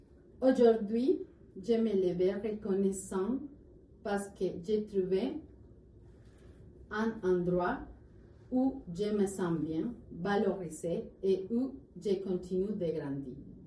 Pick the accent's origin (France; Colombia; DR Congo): Colombia; Bogotá, Bogotá D.C.; French is a second language; now in Canada; Je viens de Bogotá, en Colombie. Et je suis arrivée au Canada le 5 juin 2023.